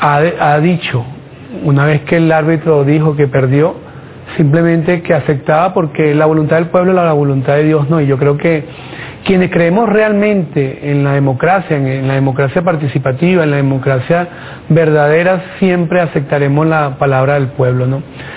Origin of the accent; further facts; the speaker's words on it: Venezuela; Mira, yo como venezolano